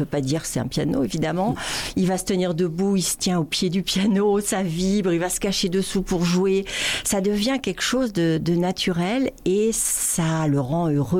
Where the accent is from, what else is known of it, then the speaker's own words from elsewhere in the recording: France; moved away; Donc petit à petit j'ai redécouvert ça et ça s'est redéfini encore mieux quand j'ai immigré ici. J'ai compris que j'étais pas juste une Française.